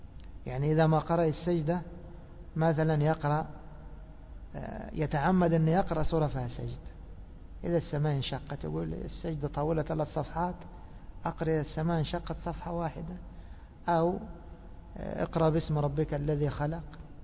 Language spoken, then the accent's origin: Arabic; Alexandria, Alexandria Governorate, Egypt; ودفن عندنا في الإسكندرية